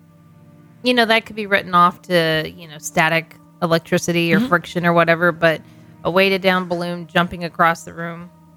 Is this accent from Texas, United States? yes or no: yes; Texas, United States; The Texas City story, I know because I'm from Texas.